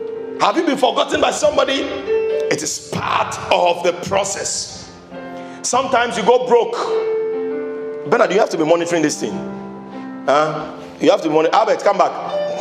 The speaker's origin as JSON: {"language": "English", "town": "Ashaiman", "region": "Greater Accra", "country": "Ghana", "tie": "born or raised there", "said": "Me, I grew up in Ashaiman."}